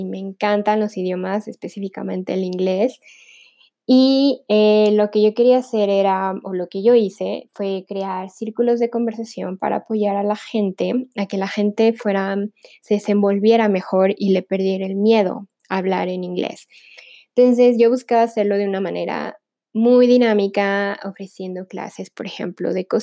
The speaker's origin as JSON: {"language": "Spanish", "town": "Pachuca", "region": "Hidalgo", "country": "Mexico", "said": "Yo soy de Pachuca."}